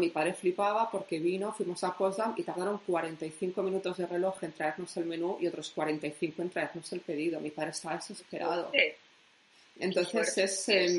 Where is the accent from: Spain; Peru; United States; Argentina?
Spain; esto es español y soy española.